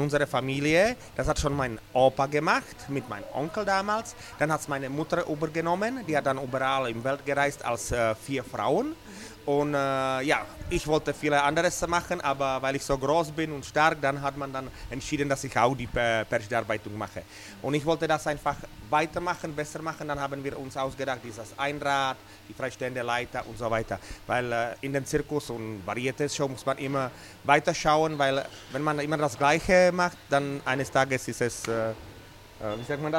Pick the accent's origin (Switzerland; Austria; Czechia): Czechia; ich komme aus der Tschechischen Republik